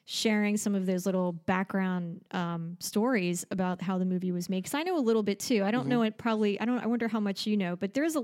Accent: Pennsylvania, United States; I grew up in Bucks County in Philly, and I used to spend my summers going to Sea Isle.

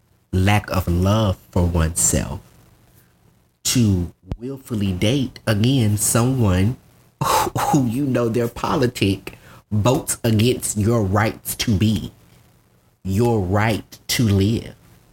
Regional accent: Mobile, Alabama, United States; I grew up in Mobile too.

